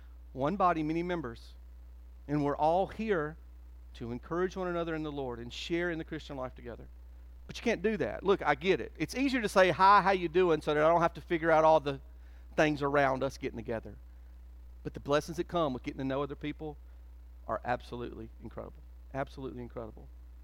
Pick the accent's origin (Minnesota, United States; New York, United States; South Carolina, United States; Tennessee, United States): South Carolina, United States; Whitmire; even though y'all didn't know I was from Whitmire, I kind of sprained it on y'all later.